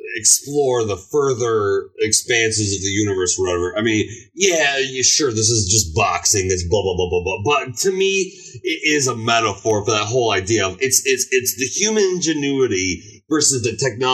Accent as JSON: {"language": "English", "country": "Germany", "tie": "born or raised there", "said": "I grew up in Germany. Robot Jocks was the first toy line I fucking hit on."}